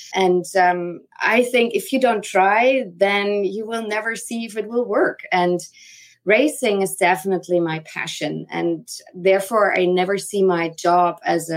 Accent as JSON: {"language": "English", "town": "Frankfurt", "region": "Hesse", "country": "Germany", "tie": "born or raised there", "second_language": "English", "said": "I'm originally from Germany, Frankfurt. I grew up there, but since I was a little child, I always told my parents, I think I don't want to live in Germany. I want to live abroad"}